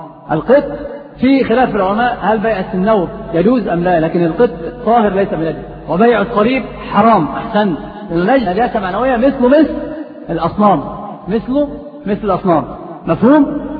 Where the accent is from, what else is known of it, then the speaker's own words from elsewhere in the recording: Egypt; في الصعيد عندنا في مصر كثير هذه الأمور